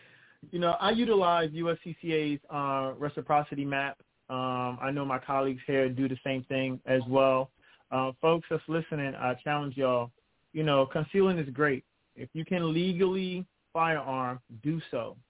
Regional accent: New York, United States; now in Virginia, United States; know here in Virginia, some people call it the Wild Wild West, especially the folks up north from my hometown, New York.

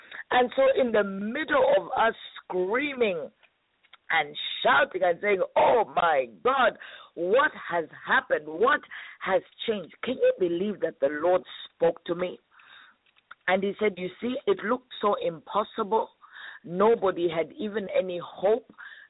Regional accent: Boston, Massachusetts, United States; now in Dallas, United States; listen, we are from Boston. We are in Dallas on assignment, but we are from Boston. I mean, that's where we spent 17 years of our lives.

